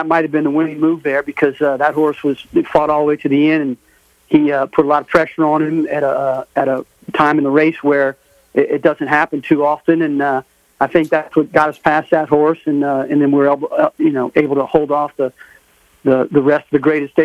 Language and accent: English; New Orleans, Louisiana, United States; even though we're all from New Orleans